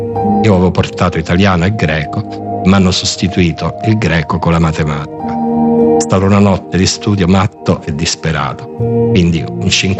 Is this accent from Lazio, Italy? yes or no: yes; Rome, Lazio, Italy; born there; Sono nato a Roma e a Roma c'è una sola squadra